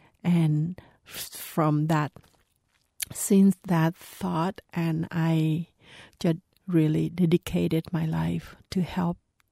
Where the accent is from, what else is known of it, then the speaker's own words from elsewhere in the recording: Trang Bang, Tay Ninh, Vietnam; So we want to build the library for children in Vietnam and specifically in my hometown, Trang Bang, and to help to fulfill my dream.